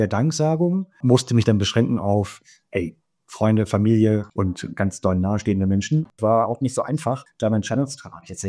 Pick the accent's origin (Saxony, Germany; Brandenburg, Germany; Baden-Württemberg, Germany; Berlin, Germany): Berlin, Germany; also born or lived in Ueckermünde; Ich bin ja in Ueckermünde geboren, Ostsee. Und dann mit eins nach Berlin. Und dann habe ich in Berlin gelebt, bis ich 38 war. Und dann habe ich ja gesagt, okay, komm, zurück an die Küste. Der Tindorfer Strand, das ist ja dann geworden und dann habe ich da jetzt die ganze Zeit gelebt